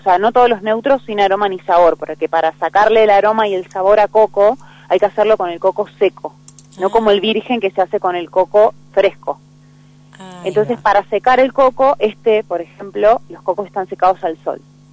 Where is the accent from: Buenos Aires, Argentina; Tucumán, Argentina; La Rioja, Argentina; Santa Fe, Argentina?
Buenos Aires, Argentina; now in El Bolsón, Argentina; nosotros vivimos acá hace 2 años aproximadamente y para venirnos al Bolsón, somos oriundos de Buenos Aires